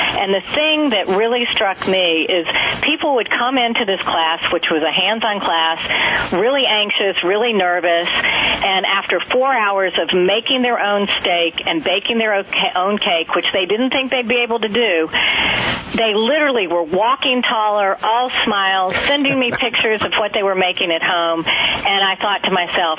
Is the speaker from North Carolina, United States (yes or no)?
yes; North Carolina, United States; moved away; Well, you know what happened is I grew up in North Carolina, and I moved away